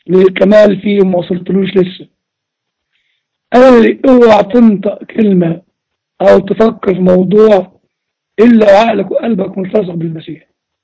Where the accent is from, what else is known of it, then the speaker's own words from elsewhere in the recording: Upper Egypt, Egypt; وبيقولوا في اللي عندنا في الصعيد فك مجالس